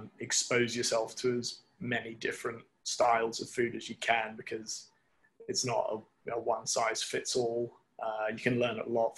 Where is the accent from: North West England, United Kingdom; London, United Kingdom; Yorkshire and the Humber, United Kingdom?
London, United Kingdom; born there; but I was born on Tatchbrook Street